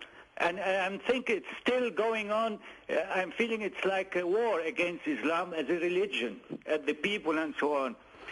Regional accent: Egypt; English is a second language; now in Germany; I'm living here in Germany since 25 years. I'm Egyptian from Egypt.

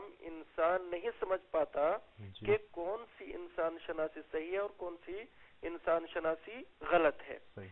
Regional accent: India; جی ہندوستان سے

